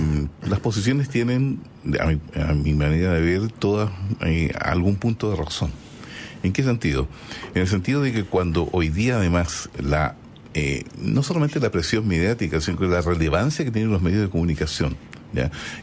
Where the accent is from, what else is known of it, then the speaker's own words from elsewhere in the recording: Chile; Y ahí somos todos chilenos